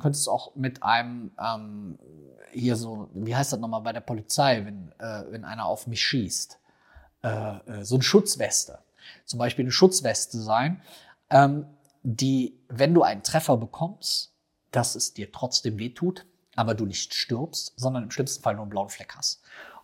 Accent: Rhineland, Germany; wie man bei uns im Rheinland sagt

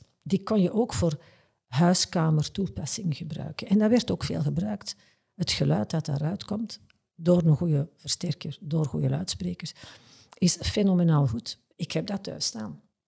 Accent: Flanders, Belgium; Wij zijn Vlamingen, we zijn wat te bescheiden

